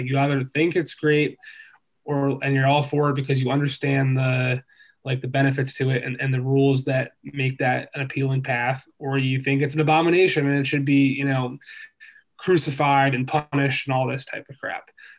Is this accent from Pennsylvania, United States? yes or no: yes; Philadelphia, Pennsylvania, United States; Well, as we've discussed, you know, I am from Philly. I'm wearing Eagles hat right now. And I grew up a diehard Sixers fan for sure.